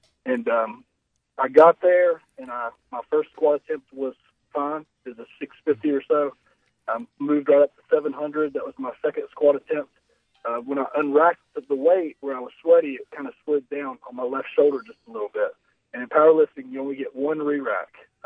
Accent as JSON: {"language": "English", "region": "Tennessee", "country": "United States", "said": "you know, I'm originally from Tennessee. I went to Virginia to college at Emory Henry College."}